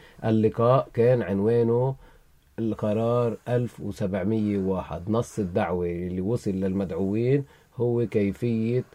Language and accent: Arabic; Lebanon; أنا كمواطن لبناني أولا قبل ما أكون مسيحي أو أرثوذكسي